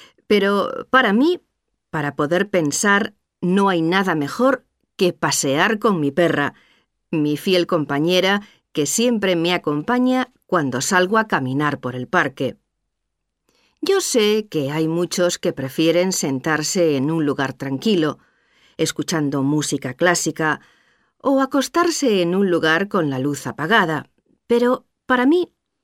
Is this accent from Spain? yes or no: yes; Seville, Andalusia, Spain; also born or lived in Madrid; Nací en Madrid en 1985. A los 6 años me fui a vivir a Sevilla